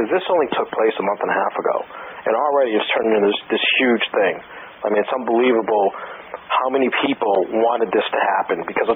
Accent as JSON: {"language": "English", "town": "Boston", "region": "Massachusetts", "country": "United States", "tie": "born or raised there", "said": "You know, growing up in Boston, I mean, you're steeped in the tradition of rebellion."}